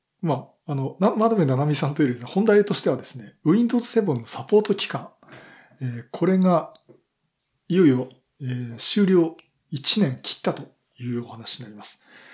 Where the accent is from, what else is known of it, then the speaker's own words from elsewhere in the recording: Yokohama, Kanagawa, Japan; 私も地元の横浜でね、これ、キムチのすぐそばなんですけども、展示会やってますんで